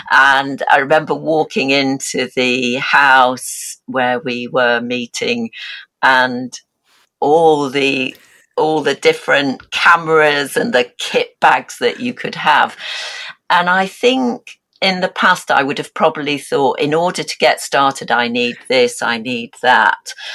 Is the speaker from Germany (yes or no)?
no; Yorkshire and the Humber, United Kingdom; I was brought up in West Yorkshire and the Pennines, where the weather is very active.